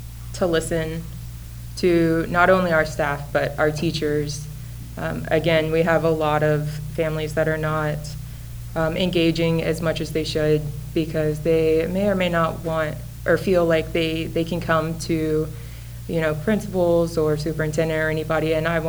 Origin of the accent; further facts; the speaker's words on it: Houston, Texas, United States; more of my bio is that I'm not from here. I'm from Texas. I'm from Houston, so a big city. This is my first small town